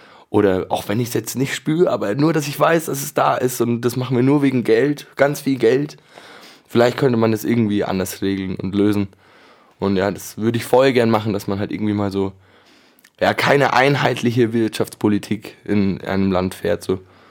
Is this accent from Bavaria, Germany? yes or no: yes; Munich, Bavaria, Germany; Boah, was ist München für mich? Ja, meine Heimat auf jeden Fall, wo ich immer wieder zurückkehren werde.